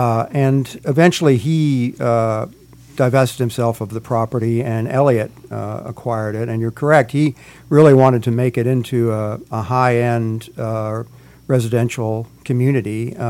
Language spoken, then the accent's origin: English; St. Petersburg, Florida, United States; I grew up in St. Pete and tromped around Whedon Island when I was younger